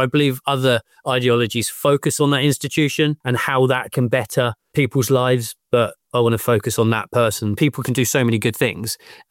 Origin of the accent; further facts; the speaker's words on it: Canterbury, South East England, United Kingdom; also born or lived in Dover; I was born in Dover in 76, slowly moved to the north of Kent through Whitfield, Shepherdswell, and then moved into Canterbury in the 80s. I moved into a house that's in the division that I represent, and my mum still lives in that house.